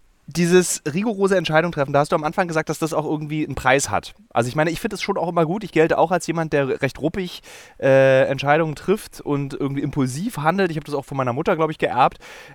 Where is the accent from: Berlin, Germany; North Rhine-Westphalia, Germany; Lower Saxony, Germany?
Berlin, Germany; Ich als Berliner wurde, glaube ich, 2009 das letzte Mal auf eine Weißparty eingeladen.